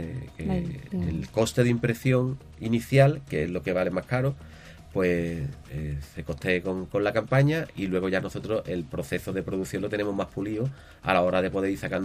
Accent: Puerto Real, Andalusia, Spain; de aquí de mi pueblo, de Puerto Real

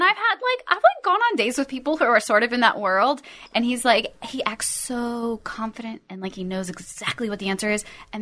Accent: Michigan, United States; also born or lived in Utah; I'm from Michigan and Utah.

